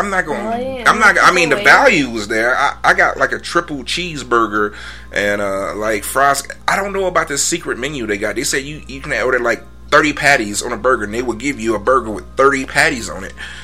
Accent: Chicago, Illinois, United States; Every time I go to Chicago, that's like one of my first stops is like, I'm from Chicago.

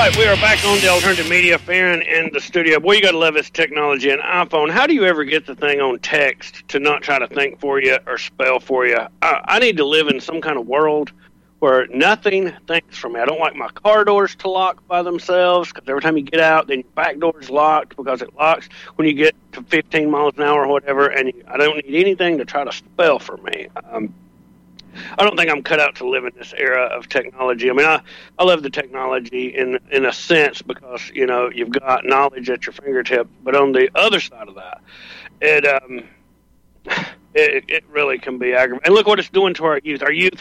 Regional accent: Germany; I mean, I know I'm from Germany

